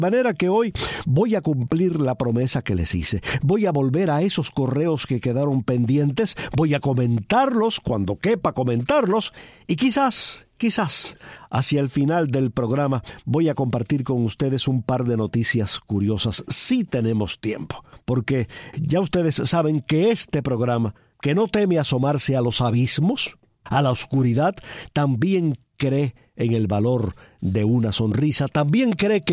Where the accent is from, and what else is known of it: Cuba